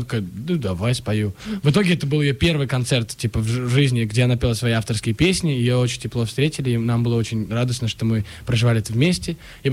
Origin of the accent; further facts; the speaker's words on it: Moscow, Russia; also born or lived in Makhachkala; Я родился в Махачкале, и рос там до 3 лет, потом переехал под Москву, потом пред Москву, потом Москву, я вообще не знаю, откуда я вообще. Я с районов.